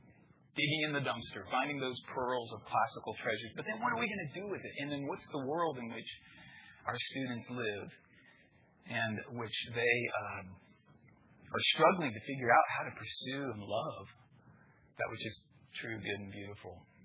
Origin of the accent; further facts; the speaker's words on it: Kansas, United States; I'm from Kansas, so that movie has a deep personal resonance.